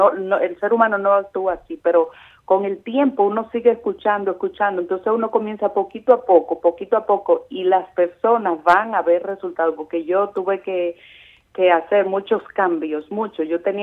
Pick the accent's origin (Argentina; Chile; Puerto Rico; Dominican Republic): Dominican Republic; Bonao, Monseñor Nouel; born there; Mi papi es del sur, mi papi es de Baní, mi mami es de Río de San Baní. Juan, y se conocieron en la capital y yo nací en Bonao.